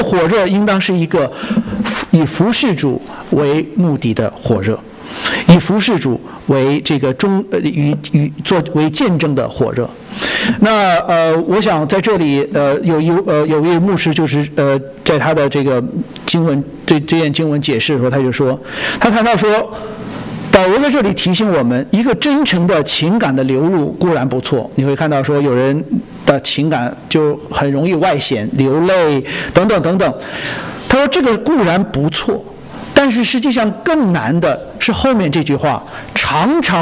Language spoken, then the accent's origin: Chinese; China; 就是我们从小在这个中国大陆学